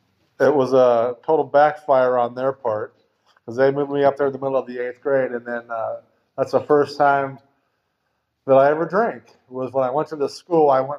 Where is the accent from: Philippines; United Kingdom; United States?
United States; Van Nuys, California; also born or lived in Santa Ynez; Okay, I was born in 1964 in Van Nuys, California. Raised up there until the seventh grade.